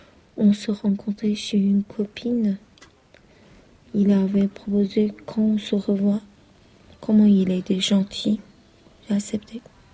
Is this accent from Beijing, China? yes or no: no; Huangpi, Hubei, China; De Huangpi. C'est une petite ville à côté de Wuhan, la capitale de province.